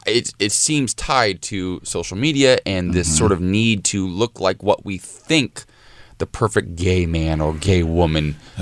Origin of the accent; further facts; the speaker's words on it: Ohio, United States; I always joke like I'm an Ohio 10. Like I go to my hometown compared to the guys that I graduated with.